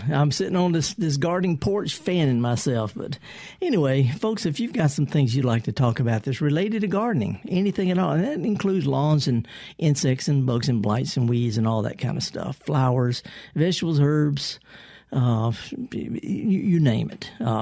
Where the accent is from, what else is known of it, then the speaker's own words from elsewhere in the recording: the South, United States; I'm a Southerner. You know, this is part of being in the South, I guess